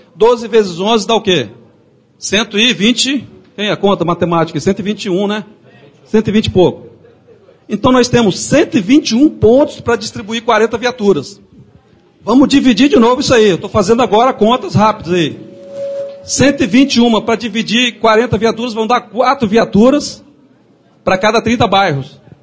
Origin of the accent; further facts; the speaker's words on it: São Gabriel da Palha, Espírito Santo, Brazil; eu nunca vi essas reuniões no norte do estado, e olha que eu sou de São Gabriel da Palha